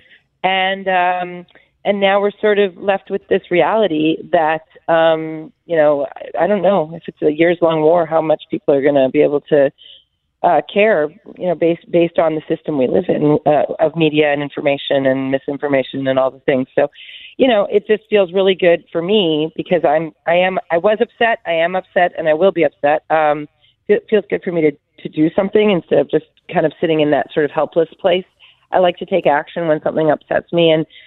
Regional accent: Canada; So I'm pretty Ukrainian. But I think I'm very Canadian.

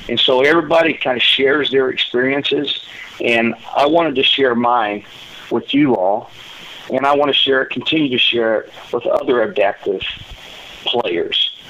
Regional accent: Cape Girardeau, Missouri, United States; Started out in Southern California before moving back to my hometown, Cape Girardeau

